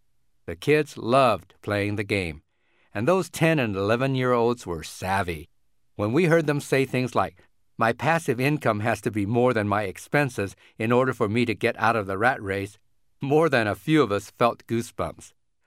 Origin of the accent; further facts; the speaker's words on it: Indianapolis, Indiana, United States; We met in elementary school, and growing up in Indianapolis, we played plenty of games together.